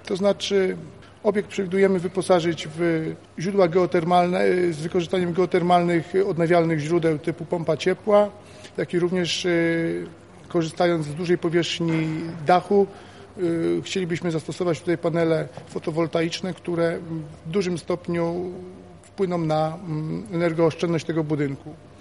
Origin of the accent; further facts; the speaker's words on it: Piotrków Trybunalski, Łódź Voivodeship, Poland; now in Łódź, Poland; mieszkam od 20 lat i pracuję w Łodzi, natomiast urodziłem się i pochodzę z Piotrkowa.